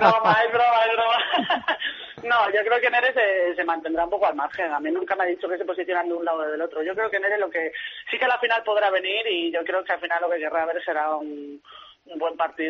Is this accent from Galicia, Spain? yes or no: yes; Galicia, Spain; que no me olvido que soy gallega, que la tierra tira mucho.